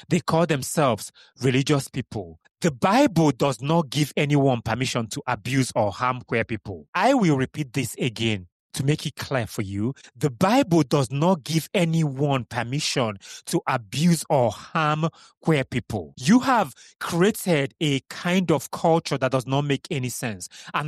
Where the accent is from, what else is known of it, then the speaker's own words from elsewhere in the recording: Kano, Nigeria; also born or lived in Enugu; I grew up in Nigeria. I grew up as an Igbo man. I am an Igbo man. I grew up in Kano. I went to primary school in Kano. I went to secondary school in Enugu.